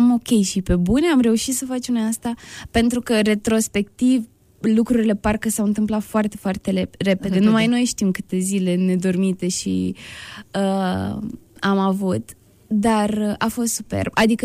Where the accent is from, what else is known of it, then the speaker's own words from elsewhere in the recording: Iași, Iași County, Romania; fiindcă sunt din Iași, de aici am plecat, aici e o comunitate foarte, foarte strânsă și sunt oameni pe care mă știu de micuță